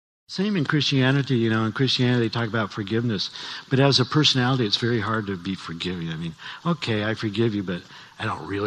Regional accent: Denver, Colorado, United States; Because I'm still American from Denver, Colorado.

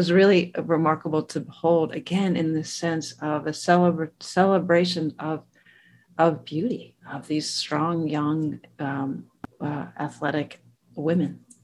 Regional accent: Pittsburgh, Pennsylvania, United States; I grew up in Pittsburgh

